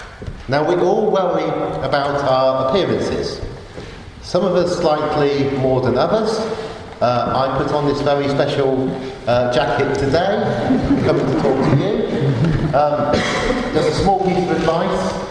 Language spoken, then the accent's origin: English; Oxford, South East England, United Kingdom; Now, I was brought up in Oxford